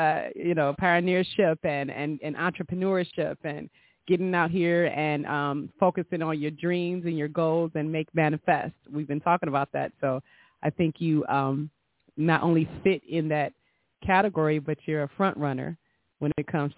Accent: Detroit, Michigan, United States; I'm from Detroit.

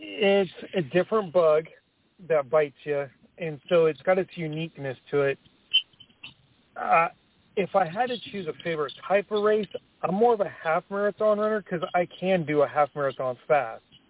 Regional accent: California, United States; I'm originally from California, so I know how the scenery in Malibu is.

